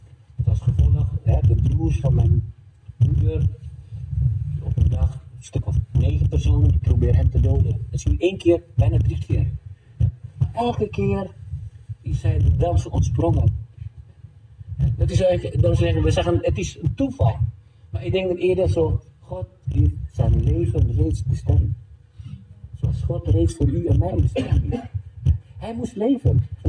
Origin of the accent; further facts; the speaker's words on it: Indonesia; now in Netherlands; Wij moesten vluchten. En mijn vader probeerde een uitweg te zoeken om naar Nederland te gaan en we krijgen geen respons. Wij zijn geen Nederlanders, wij zijn Indonesiërs.